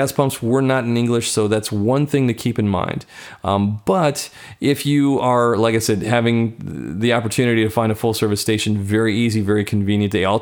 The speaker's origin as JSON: {"language": "English", "country": "Canada", "said": "Yeah, we're from Canada, so..."}